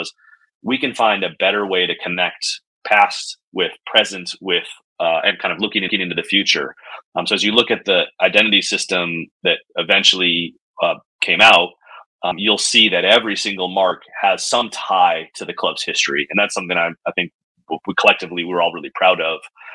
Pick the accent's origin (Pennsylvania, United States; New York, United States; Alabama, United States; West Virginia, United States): West Virginia, United States; We grew up in West Virginia.